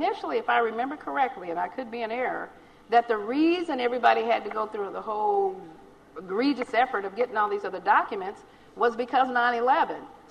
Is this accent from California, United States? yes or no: yes; Los Angeles, California, United States; born there; I was born in Los Angeles. I was born in California.